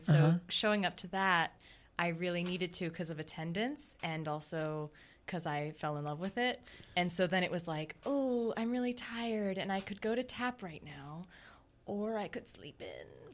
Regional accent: Austin, Texas, United States; I grew up in Austin.

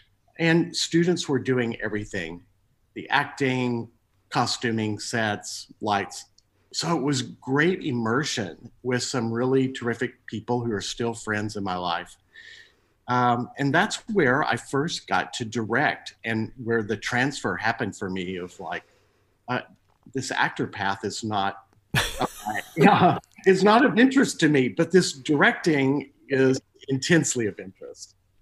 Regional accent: Texas, United States; I grew up on a ranch between Fort Worth and Waco, a very small farming community.

